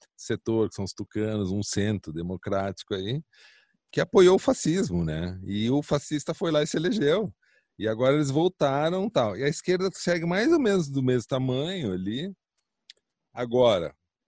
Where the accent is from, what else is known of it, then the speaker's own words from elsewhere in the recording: Brazil; Como brasileiros, assim, é o que a gente tem.